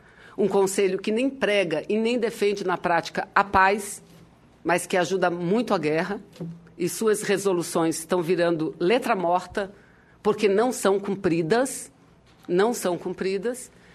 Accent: South Region, Brazil; born there; moved away; apesar de ter nascido lá no Sul. Eu fiz o caminho inverso. Eu saí do Sul e fui para o Norte. E de lá eu não saio

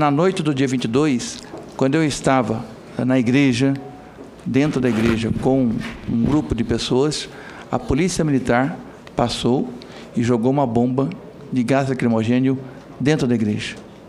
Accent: Jacareí, São Paulo, Brazil; Eu sou de Jacareí, vizinho de São José, né?

